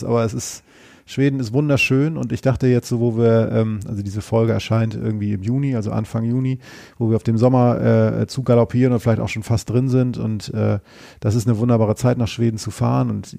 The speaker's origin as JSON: {"language": "German", "region": "Northern Germany", "country": "Germany", "lives_now": "Cologne, Germany", "said": "Und als Norddeutscher ist es so, ich lebe ja jetzt in Köln"}